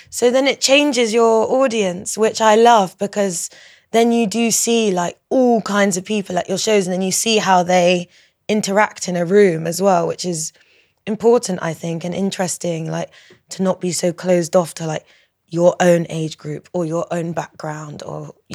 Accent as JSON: {"language": "English", "country": "Jamaica", "said": "I think he picked up on that I am Jamaican too."}